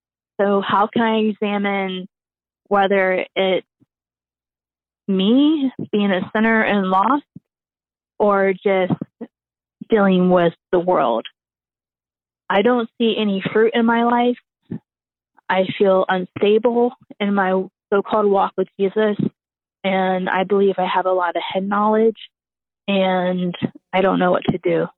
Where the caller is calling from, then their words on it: Ohio, United States; I'm calling from Ohio.